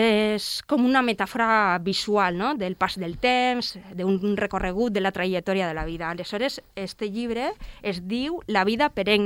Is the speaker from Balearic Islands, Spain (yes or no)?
yes; La Mola, Balearic Islands, Spain; a la illa, molt tranquil·leta, però en el meu poble, a la Mola